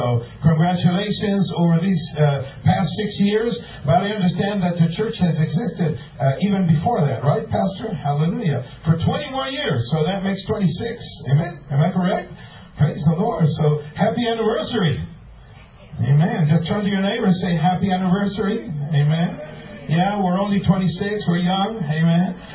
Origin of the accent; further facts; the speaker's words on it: Rosario, Santa Fe, Argentina; English is a second language; I remember when the man of God came to my hometown, Rosario.